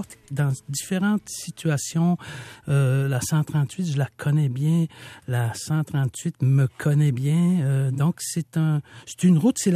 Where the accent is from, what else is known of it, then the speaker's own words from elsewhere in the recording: Newfoundland and Labrador, Canada; born there; also born or lived in Malieutenam, Quebec; Je suis né au Labrador, oui. Ouais. Ma famille a été déplacée dans le sud. Ça nous a amené à Malieutenam.